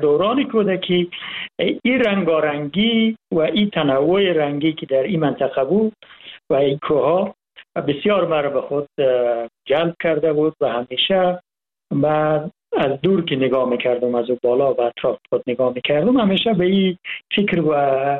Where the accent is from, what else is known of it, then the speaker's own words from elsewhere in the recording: Ghazni, Afghanistan; born there; من در سال 1350 در ولسوالی مالستان ولایت غزنی به دنیا آمدم. قریه‌ای که من به دنیا آمدم و مخصوصا محلی که من به دنیا آمدم یک جای ایلاق مانند، یک جای بلندتر از اون ناوا و تگا و اصلی بود، ارتفاع بالای 3000 متر